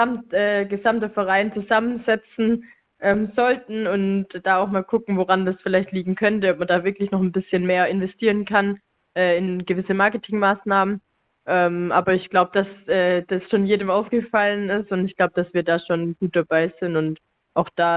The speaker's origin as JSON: {"language": "German", "region": "Swabia", "country": "Germany", "said": "Ich komme ja auch hier gar nicht von so weit her. Ich komme ja aus dem Schwabenland, fahre 1,5 Stunden zu meinen Eltern"}